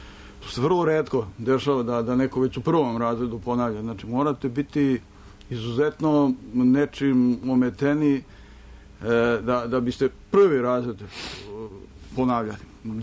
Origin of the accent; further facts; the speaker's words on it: Loznica, Mačva District, Serbia; Ja sam iz Lozničkog kraja, rođen sam ispod Cera, gdje je bila bitka 1914. srpske vojske protiv austrougarskog okupatora.